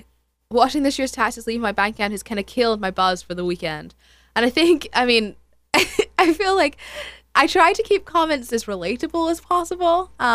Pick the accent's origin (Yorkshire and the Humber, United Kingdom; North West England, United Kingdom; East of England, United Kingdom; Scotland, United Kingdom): Scotland, United Kingdom; I actually can't vote in this country. I'm Scottish, so I'm nothing.